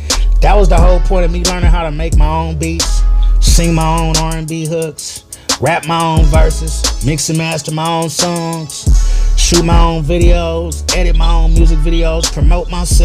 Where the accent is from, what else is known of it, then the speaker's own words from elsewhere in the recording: Oakland, California, United States; I'm from Northern California, Oakland, California, North Oakland, California.